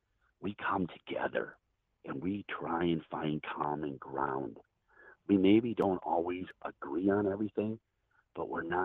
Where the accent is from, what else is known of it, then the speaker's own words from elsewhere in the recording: Wisconsin, United States; I was raised in Western and Central Wisconsin. I was raised on a family dairy farm in Northern La Crosse County.